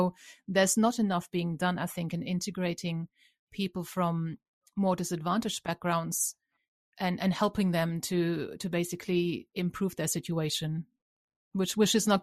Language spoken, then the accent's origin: English; London, United Kingdom; I felt as a Londoner, because I, you know, and obviously in London, unless you're really well off, you live in very bad areas, and I lived in very bad areas along with everyone else, but I felt very at home and I felt very safe there.